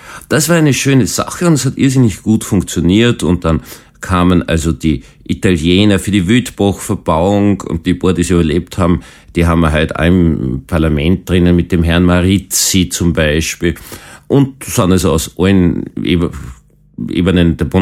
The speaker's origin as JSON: {"language": "German", "region": "Vienna", "country": "Austria", "said": "Meine Lieben, ich bin Wiener. Nein, ich bin echter Wiener. Das hören Sie auch an meiner Sprache, weil Sie es nämlich nicht hören."}